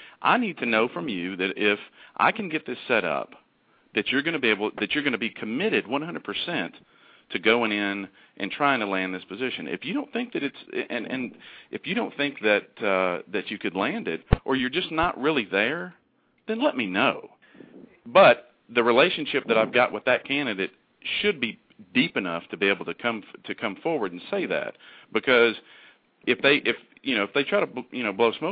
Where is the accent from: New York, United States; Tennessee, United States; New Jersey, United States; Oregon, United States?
Tennessee, United States; Well, see, I'm from Tennessee, so I'm even much more of a hillbilly than you guys.